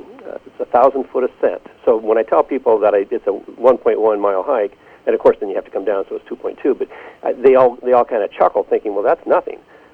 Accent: Longview, Washington, United States; Actually, I grew up in Longview, Washington.

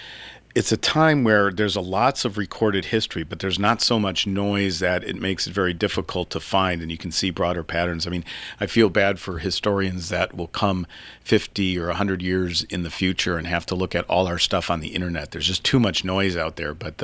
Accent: Wisconsin, United States; and also a hop, skip, and a jump from where I grew up out in Waukesha County.

